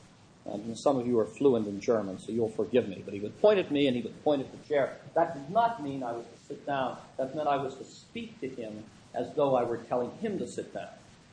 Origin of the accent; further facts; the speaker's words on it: Wales, United Kingdom; I'm a Welshman myself, and my father was, and I'm a kind of a hybrid.